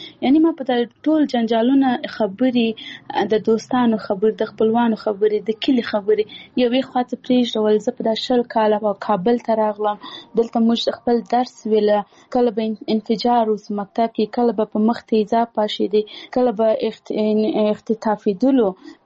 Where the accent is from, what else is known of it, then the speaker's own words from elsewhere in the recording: Paktia, Afghanistan; اول زه خپله خپل د پکتیا ولایت یم، زه د یو کلی یم